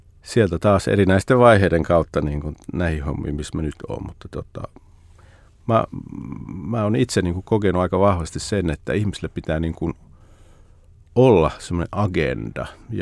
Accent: Siilinjärvi, North Savo, Finland; moved away as an adult; also born or lived in Lappeenranta; mä oon syntynyt siis Lappeenrannassa ja sitten me siirryttiin tuonne Savoon Siilinjärvelle niin kuin kouluajoiksi ja sitten mä sieltä lähdin heti taas sitten armeijaan ja opiskelemaan tuonne Helsinkiin

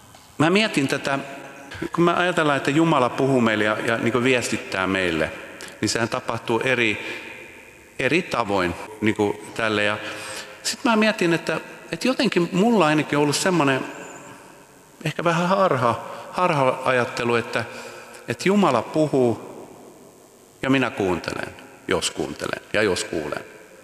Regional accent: Åland, Finland; first language Swedish; Finnish is a second language; Mä olin kotoisin Ahvenanmaalta, eli ruotsinkielinen. Ja pienestä paikkakunnasta siellä kasvoin ja elin.

